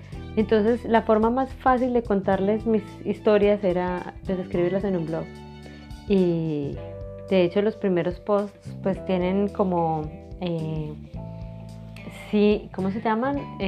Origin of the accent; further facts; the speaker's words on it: Colombia; moved away as an adult; now in Japan; de mi experiencia como colombiana y de haber vivido en Colombia pues 30 y pico de años, y ahora, ¿cierto? Que llevo ya 4 años viviendo en Japón